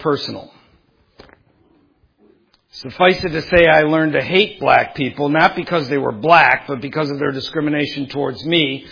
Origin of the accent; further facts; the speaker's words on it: Detroit, Michigan, United States; I grew up in Detroit, so where I lived, I was a minority in the midst of, I lived in a macro culture called America, I lived in a micro culture called Detroit, where I was a minority.